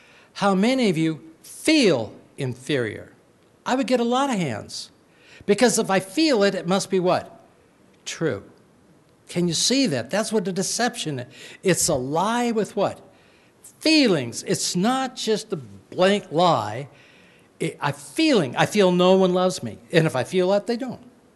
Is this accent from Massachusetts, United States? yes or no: no; Los Angeles, California, United States; And growing up in Los Angeles and going to school in Hollywood, California, which is not necessarily the most godly place in the United States.